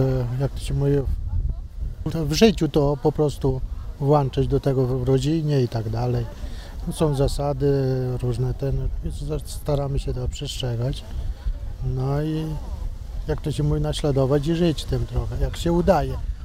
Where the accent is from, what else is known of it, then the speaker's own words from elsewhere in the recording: Radymno, Subcarpathian Voivodeship, Poland; No to jest rejon Radymno jestem.